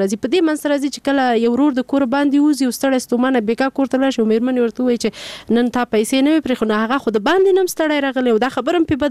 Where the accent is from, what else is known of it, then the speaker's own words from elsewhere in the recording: Paktia, Afghanistan; ما خپله مور مې زدرانه ده ورېندار مې ځاځی ده او نیا مې احمدزی ده بله نیا مې منګله ده ماته دا ټوله پکتیا خپل کور ښکارېږي او باور وکړئ په نوم یې ویاړم چې زه پکتیاوال یم